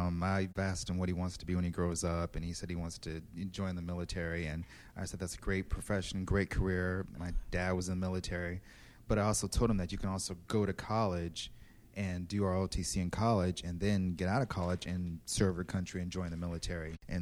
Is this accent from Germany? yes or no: yes; Germany; You know, I grew up in Germany, so I was around a different type of environment, different folks.